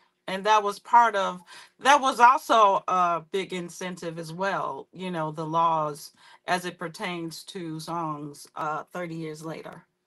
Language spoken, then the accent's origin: English; Chicago, Illinois, United States; And then, you know, I'm from Chicago, so I gotta put a little touches of house in there here.